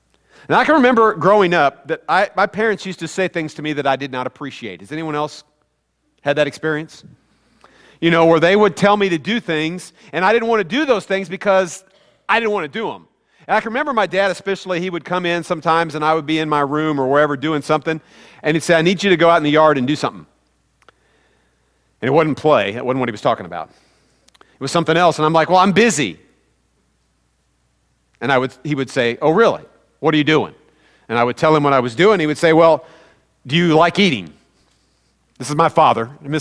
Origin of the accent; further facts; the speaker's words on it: Midwest, United States; Now, I don't care about any of them because I'm from the Midwest, so you know who I like.